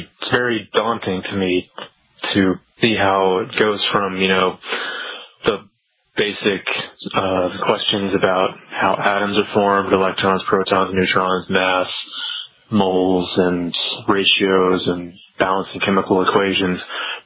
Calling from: Wimberley, Texas, United States; from Wimberley, Texas.

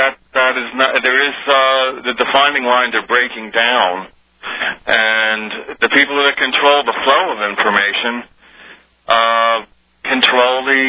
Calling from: Philadelphia, Pennsylvania, United States; I'm calling from Philadelphia, actually.

